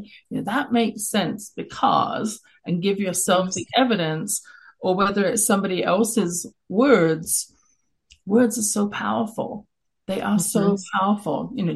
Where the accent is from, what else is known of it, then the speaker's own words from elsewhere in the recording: London, United Kingdom; accent: English; I grew up in London, England. You can tell from my accent, wasn't born in Canada